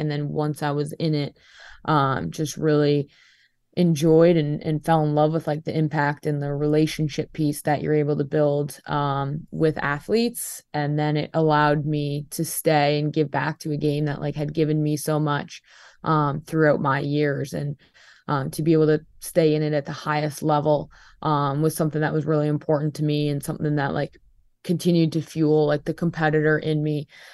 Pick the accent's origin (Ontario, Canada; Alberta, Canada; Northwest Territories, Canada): Ontario, Canada; Peterborough; Just that whole experience, like being in my hometown, the city support was like amazing.